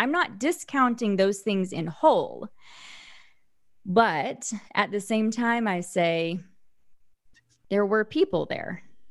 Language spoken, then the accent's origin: English; Bible Belt, United States; now in Texas, United States; I grew up in the Bible Belt. I live in Texas now.